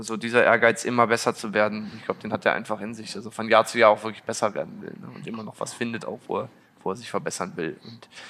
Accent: Wuppertal, North Rhine-Westphalia, Germany; Ja, meine Geburtsstadt Wuppertal und mein Wohnort.

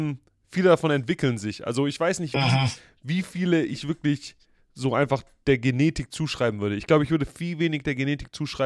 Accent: Baden-Württemberg, Germany; Wir hatten Heißluftballons, die bei uns übers Dorf geflogen sind, in Suburbs von Stuttgart. Und wir als Kinder in der Straße

